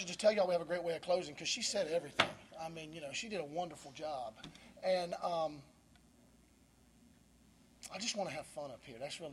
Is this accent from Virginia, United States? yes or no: yes; Manassas, Virginia, United States; Manassas.